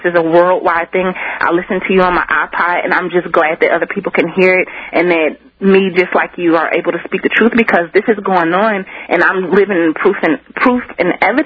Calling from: Colorado, United States; calling from Colorado.

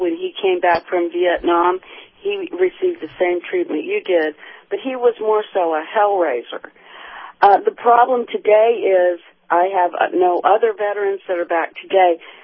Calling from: St. Petersburg, Florida, United States; from St. Petersburg.

